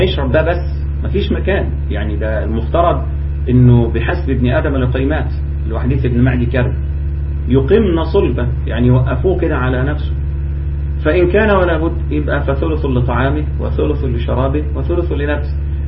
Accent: Egypt; تيجي في شهر رمضان عندنا في مصر تجد تمر وخشاف

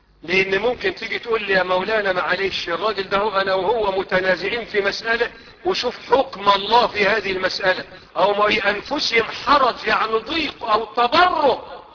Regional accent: Egypt; اللهم اجعل بلدنا مصر بلد أمن وأمان ورخاء واستقرار

